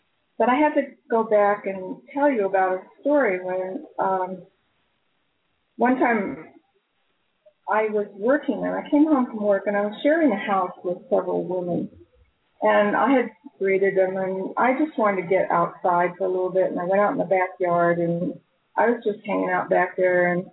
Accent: Kansas, United States; also born or lived in California; Well, at first, I was living in California. I grew up in Kansas. I was born in Kansas.

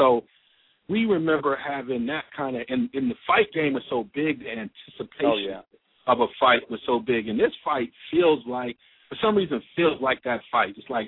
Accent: Ann Arbor, Michigan, United States; So I remember I grew up in Ann Arbor, And at the Michigan, Ann Arbor, Michigan

